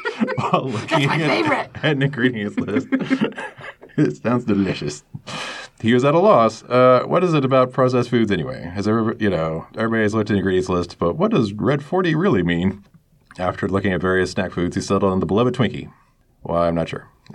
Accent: Perth, Western Australia, Australia; from Perth

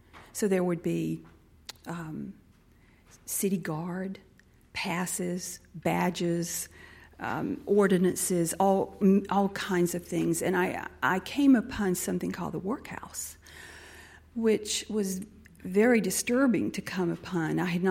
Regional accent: the South, United States; During my childhood, in the 50s and 60s, growing up in the South, I witnessed a lot of things, as I imagine some of you did, a lot of injustices and huge racial divides.

